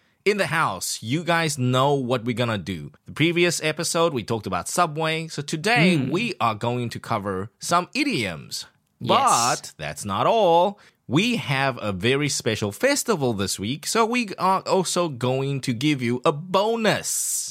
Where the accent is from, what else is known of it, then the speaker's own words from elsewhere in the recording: Taiwan; So I explained to my friends, I'm from Taiwan